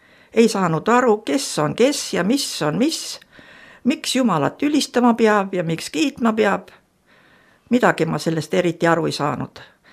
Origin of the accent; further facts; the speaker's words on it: Siberia, Russia; Mina olen siis sündinud ja kasvanud Siberis, suur metsade keskel ja mitte kristlikus kodus. Aga vanaema oli mul usus ja palveinimene. Vanavanemad olid pärit Lääne-Virumalt, Neerutist. Need rändasid Siberisse maapärast.